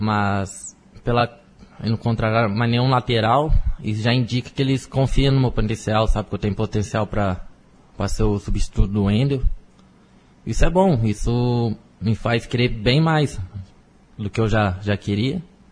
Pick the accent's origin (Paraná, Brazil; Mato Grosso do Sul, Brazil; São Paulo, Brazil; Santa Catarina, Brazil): São Paulo, Brazil; Eu sou paulista.